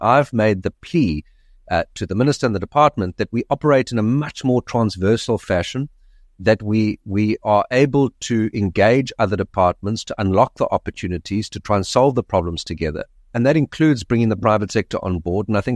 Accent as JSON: {"language": "English", "town": "Gqeberha", "region": "Eastern Cape", "country": "South Africa", "tie": "born or raised there", "said": "I'm back in Gqeberha, which is my hometown"}